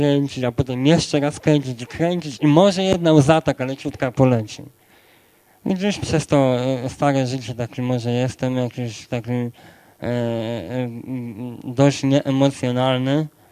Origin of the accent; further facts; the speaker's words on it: Sanok, Subcarpathian Voivodeship, Poland; Pojechaliśmy, słuchajcie, do mnie do domu. Ja pochodzę z Sanoka.